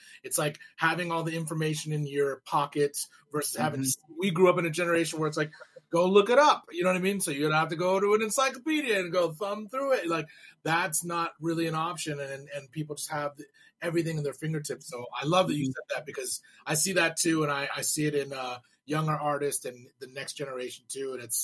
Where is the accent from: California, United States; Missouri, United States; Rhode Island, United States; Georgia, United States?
California, United States; Arcadia; I grew up in Arcadia.